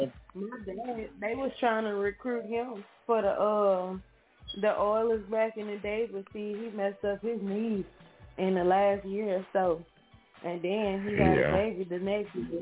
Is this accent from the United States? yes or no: yes; Houston, Texas, United States; I'm from Houston. So I'm representing Houston.